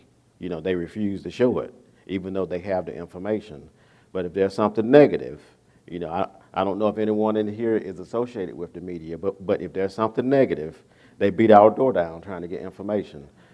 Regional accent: Wilson, North Carolina, United States; You know, I'm from Eastern North Carolina, Wilson, North Carolina.

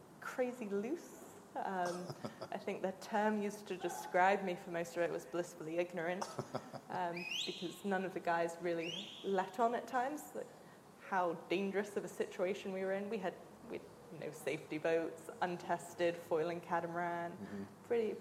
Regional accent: Bermuda; Yep, I'm from Bermuda. I was born and raised there. I left for boarding school and university, but still my home, always will be.

